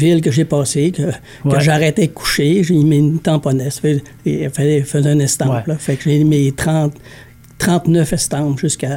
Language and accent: French; Quebec, Canada; En plus, on est des Québécois.